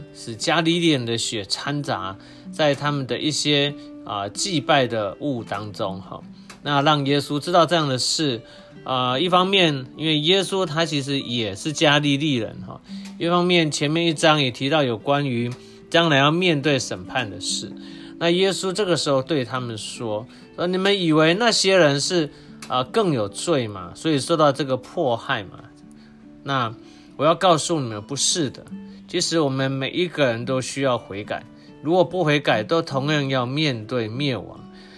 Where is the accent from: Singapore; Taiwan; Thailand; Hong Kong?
Taiwan; 跟我们台湾人想的菜不太一样